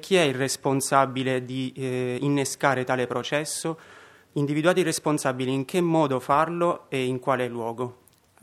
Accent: Abruzzo, Italy; sono abruzzese e quindi lo porto.

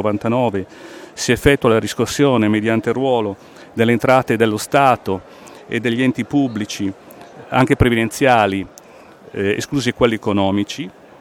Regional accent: Cremona, Lombardy, Italy; vengo da Cremona in Lombardia

